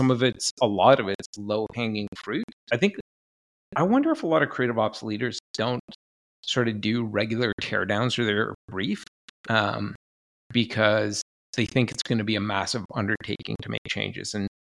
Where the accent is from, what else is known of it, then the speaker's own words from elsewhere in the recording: Canada; I'm Canadian, so I'm doing it with Canadian politeness.